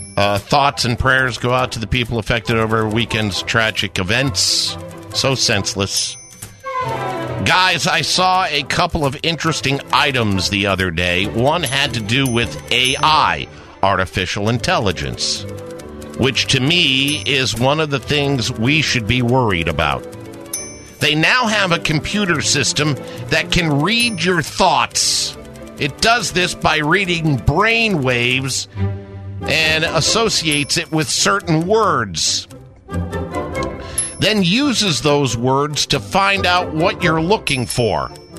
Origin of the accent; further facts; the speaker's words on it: Moravia, New York, United States; Millard Fillmore was born in my hometown of Moravia, New York.